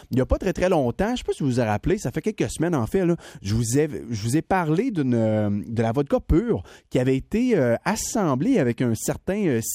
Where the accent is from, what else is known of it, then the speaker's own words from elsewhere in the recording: Mont-Laurier, Quebec, Canada; un gars qui vient de chez nous, au Mont-Laurier